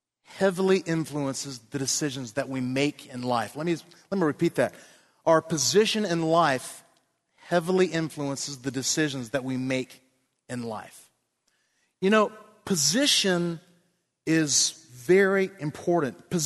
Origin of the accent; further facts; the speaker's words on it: Florida, United States; also born or lived in Maine; I mean, I grew up in the east coast of Florida. I was born in Maine in the dead of winter in January.